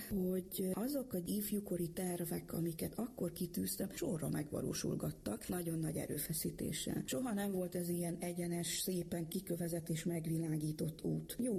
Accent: Korond, Harghita, Romania; now in Hungary; Itt az anyaországban, Budapest szívében, és Erdélyben pedig, hát a Székelyföld szívében, Korondon. Úgyhogy mégiscsak szerencsés vagyok, hiszen Magyarország a hazám, és Erdély a szülőföldem

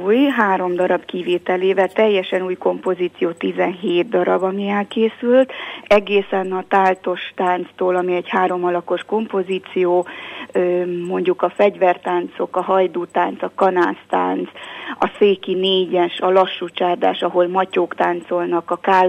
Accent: Transylvania, Romania; Magyarország anyaország, Erdély a szülőföldem

